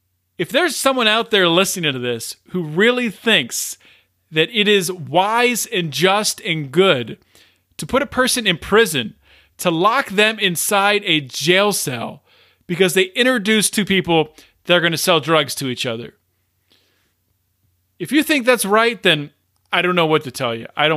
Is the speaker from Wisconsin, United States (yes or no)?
no; Pennsylvania, United States; I see in Pennsylvania right here, my home state, I see an opioid crisis that is killing people.